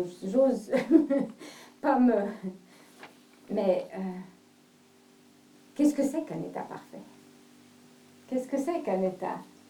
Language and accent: French; Guinea; j'ai grandi en Afrique, et il se trouvait qu'il y avait une famille thaïlandaise qui vivait à côté de chez nous, donc qui avait la maison à côté de la nôtre, en Afrique, en Guinée.